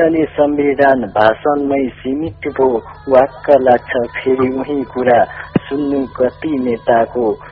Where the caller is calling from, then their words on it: Rolpa, Lumbini Province, Nepal; रोल्पाको सातबाट देखि